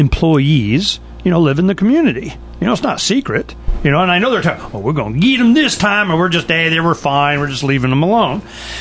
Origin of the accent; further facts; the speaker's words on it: Arizona, United States; I mean, we're from Arizona. I mean, we know these guys. We know the area up there.